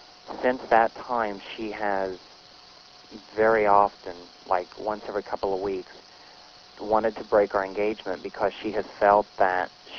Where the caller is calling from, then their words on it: Ohio, United States; I'm calling from Ohio.